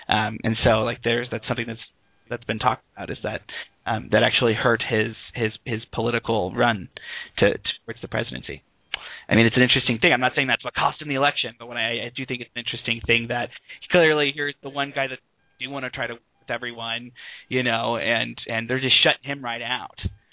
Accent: Bible Belt, United States; I remember, you know, growing up where I grew up in the Bible Belt, you know, it wasn't even a matter of questioning if you were Republican or if you were Democrat.

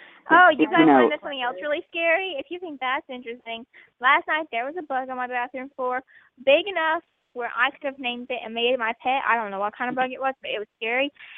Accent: Alabama, United States; also born or lived in Cincinnati; but I'm from Alabama, but I lived in Cincinnati, Ohio for 10 years. I just moved to Tennessee like a few months ago, so I don't have an accent.

